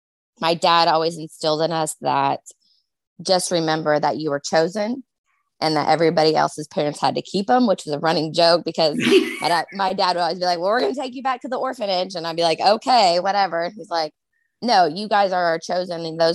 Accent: Edmond, Oklahoma, United States; I'm from Edmond, Oklahoma.

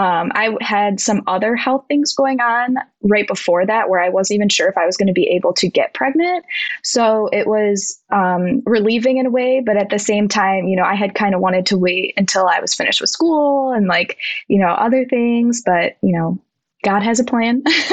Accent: Cleveland, Ohio, United States; We're from Cleveland, and my fiance owns a flooring company.

